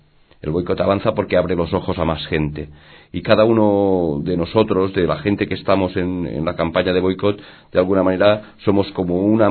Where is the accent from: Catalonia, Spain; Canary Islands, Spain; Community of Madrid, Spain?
Catalonia, Spain; nosotros decimos que los catalanes somos los palestinos de España